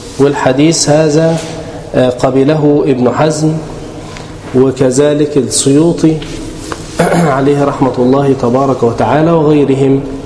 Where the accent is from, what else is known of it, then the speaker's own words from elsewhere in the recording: Egypt; حتى عندنا في مصر يضربوا مدفع الايه الإمساك